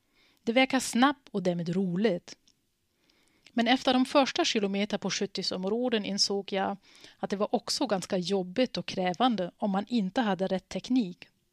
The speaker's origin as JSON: {"language": "Swedish", "country": "Germany", "tie": "born or raised there", "second_language": "Swedish", "moved": "yes", "lives_now": "Sweden", "said": "Jag är ju uppvuxen i Tyskland. Min familj och flera vänner lever där."}